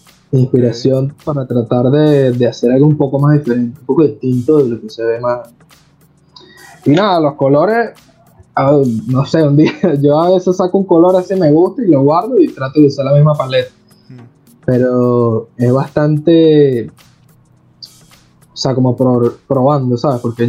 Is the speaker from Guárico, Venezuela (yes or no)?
yes; Guárico, Venezuela; soy de Venezuela, de Guárico, el centro del país.